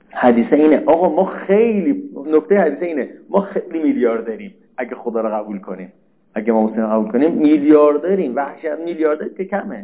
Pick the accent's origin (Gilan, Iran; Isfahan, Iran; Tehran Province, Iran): Tehran Province, Iran; Tehran; now in Qom, Iran; اومدم قم از تهران بودم من، بعد اومدم قم دنبال خونه گشتم